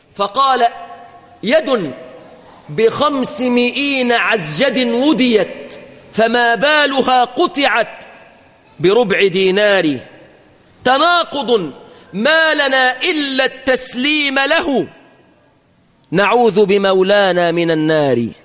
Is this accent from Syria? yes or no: no; Egypt; بلادنا مصر